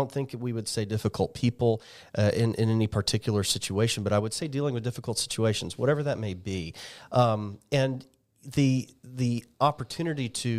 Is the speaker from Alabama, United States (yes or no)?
yes; Mobile, Alabama, United States; well, honestly, my background, I come from Mobile.